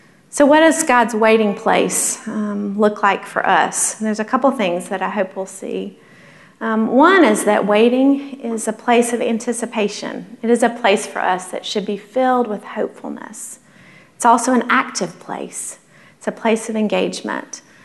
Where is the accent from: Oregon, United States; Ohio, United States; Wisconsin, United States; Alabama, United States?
Alabama, United States; I grew up in South Alabama, about 90 miles from the Gulf. And as a kid growing up, we had a competition to see who could see the water first.